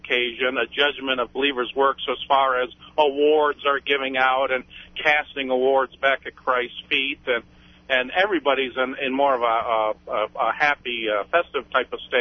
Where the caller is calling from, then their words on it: Tupelo, Mississippi, United States; Yes, Dr. Moore, thank you for taking my call.